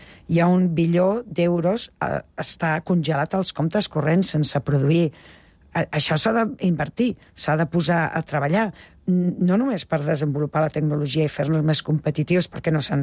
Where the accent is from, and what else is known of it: Tarragona, Catalonia, Spain